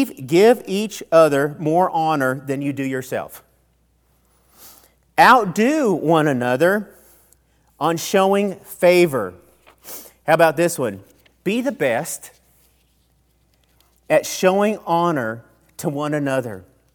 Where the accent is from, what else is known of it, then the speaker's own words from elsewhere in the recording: Colorado, United States; also born or lived in Texas; I came from Colorado to Odessa, Texas, and I thought that God had left me, all right?